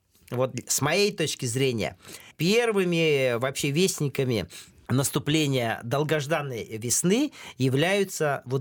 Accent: Urals, Russia; я вообще вырос, родился на Урале, прямо внутри Уральских гор, и я русофил

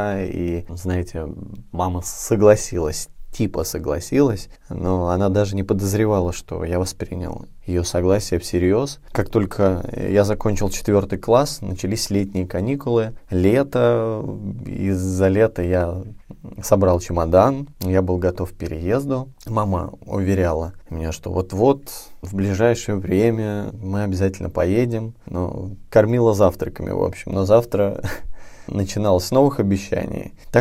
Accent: Siberia, Russia; мне уже 14. В музыкальной школе еще не знают, что я приехал из Сибири

